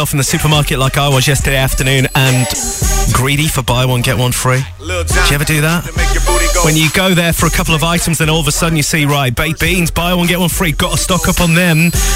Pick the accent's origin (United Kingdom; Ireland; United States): United Kingdom; Wales; I'm actually from Wales, and we used to get snow really bad at this time of year.